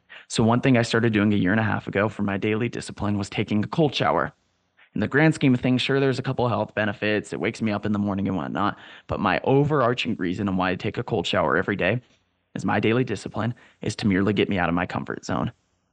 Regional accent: California, United States; I'm from Southern California. So growing up, my high school, I was one of the minorities being white over there. I was decently close to the border.

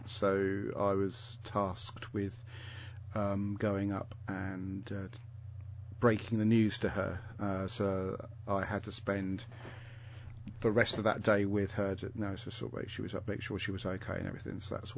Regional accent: Hoo St Werburgh, South East England, United Kingdom; born there; I was born in Hoosen Werburg, which is just north of Rochester, Chatham, that sort of area.

